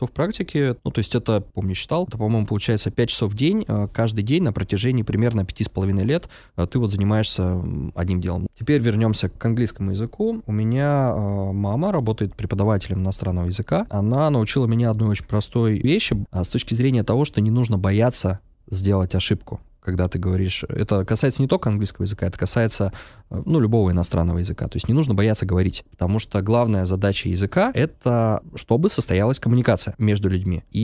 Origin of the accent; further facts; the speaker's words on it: Russia; я вот парень из России, люблю готовить кофе, умею.